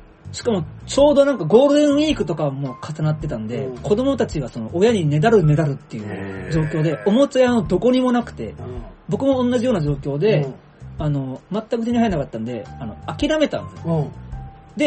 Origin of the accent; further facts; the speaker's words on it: Nanjo, Okinawa, Japan; 僕の地元南城市の大島という場所ですね、